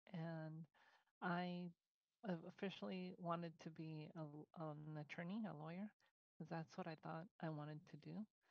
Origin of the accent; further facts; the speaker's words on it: Los Angeles, California, United States; but I have grown up and lived in the LA area all my life. I grew up in the Echo Park area, and then we moved to the Valley